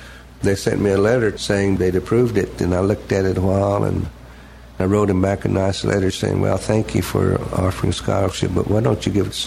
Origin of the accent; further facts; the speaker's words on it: Seminole, United States; when I was growing up in Seminole.